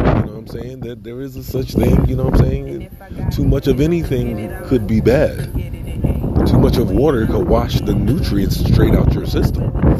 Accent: New York, United States; because it's just amazing, especially as a New Yorker, to be able to slow down

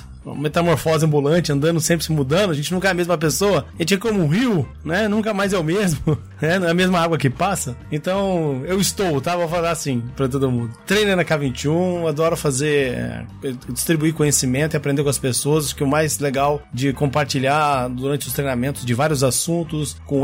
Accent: Paraná, Brazil; E sou paranaense, né? Não pode deixar de falar, o pessoal já falou, ó, virou marca registrada, tem que falar. Sou VIP, vim do interior do Paraná e estou no momento aqui no Paraná.

